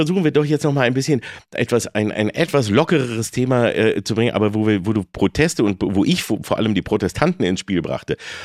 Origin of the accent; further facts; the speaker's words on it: Peine, Lower Saxony, Germany; also born or lived in Engelbostel; Also ich weiß, also bei uns in Peine oder Engelbostel sogar noch, also wo ich ja zuerst war, ging das saublöde Lied.